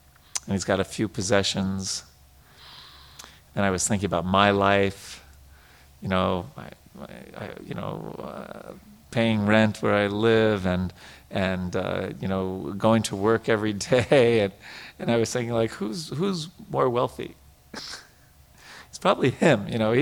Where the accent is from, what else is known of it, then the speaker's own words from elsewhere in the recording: New York, United States; especially for me, I'm a city boy. I grew up in New York.